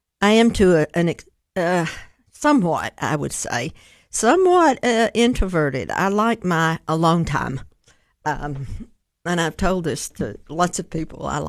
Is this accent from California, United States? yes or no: no; Cookeville, Tennessee, United States; But I was born and raised here in Cookeville and very proud of it. I left for a short period of time when I got through school at Tennessee Tech. But I came back home